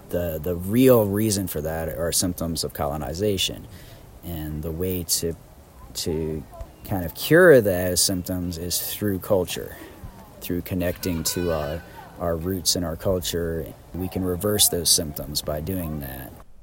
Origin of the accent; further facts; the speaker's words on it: United States; I'm from the Aniyawiya Nation, Longhair Clan.